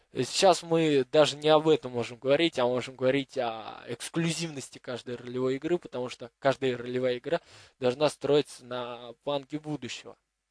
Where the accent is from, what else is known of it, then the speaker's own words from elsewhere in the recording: Nizhny Novgorod, Nizhny Novgorod Oblast, Russia; Вот, если захочу куда-то смотаться из Нижнего Новгорода, так я смотаюсь из Нижнего Новгорода, но вернусь всегда туда, потому что мои корни, мое начало всегда от Нижнего Новгорода происходит.